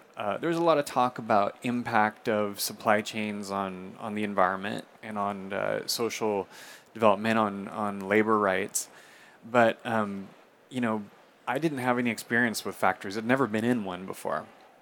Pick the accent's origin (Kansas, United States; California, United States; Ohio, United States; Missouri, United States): California, United States; now in Barcelona, Spain; I am from California myself, but I have been living in Barcelona for over 20 years now, which is actually where I'm based.